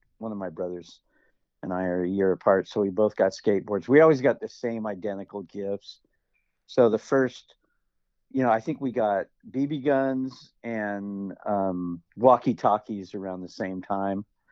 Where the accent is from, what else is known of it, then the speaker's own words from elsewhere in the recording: Fallbrook, California, United States; I was raised in Fallbrook, California, which is agricultural community. It was the avocado capital of the world, and so a lot of citrus, you know, groves